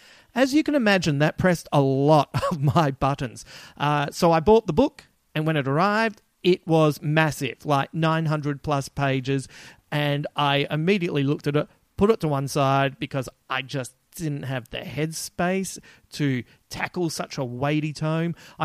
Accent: Adelaide, South Australia, Australia; accent: Adelaide; Oh God, my Adelaide accent really kicked in then.

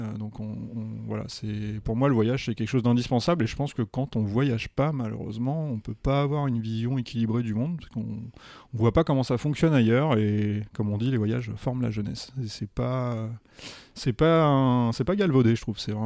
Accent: Paris, Île-de-France, France; vous pardonnerez mon accent, mais so … I'm from Paris

